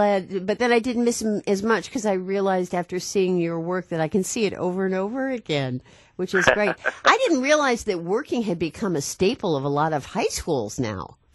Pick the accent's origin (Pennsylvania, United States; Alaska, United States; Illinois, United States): Illinois, United States; Chicago; I grew up in Chicago, and my mom used to watch Studs all the time on his Chicago shows